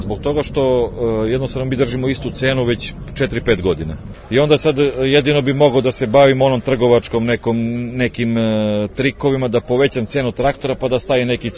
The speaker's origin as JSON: {"language": "Serbian", "country": "Serbia", "said": "kod nas u Srbiji"}